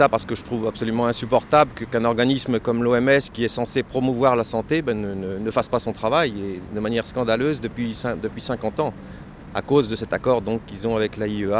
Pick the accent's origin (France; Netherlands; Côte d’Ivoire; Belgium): France; now in Switzerland; Non, je suis originaire de France